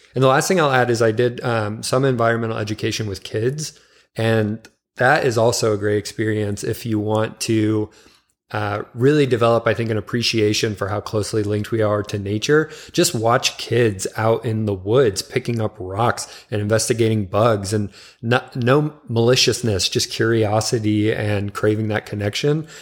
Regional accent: Louisville, Kentucky, United States; I grew up in Louisville, Kentucky.

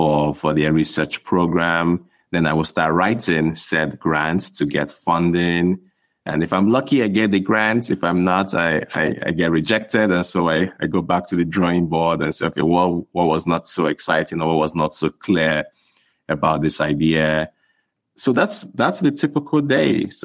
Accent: Nigeria; I think growing up in Nigeria, I never really dreamed of becoming a professor as my full-time career.

